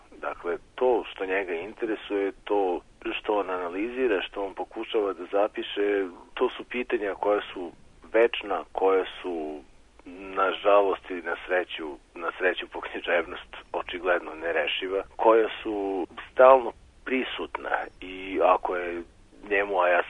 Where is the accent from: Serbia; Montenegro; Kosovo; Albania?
Serbia; Kikinda, Vojvodina; Ja sam rođen i odrastao sam u Kikindi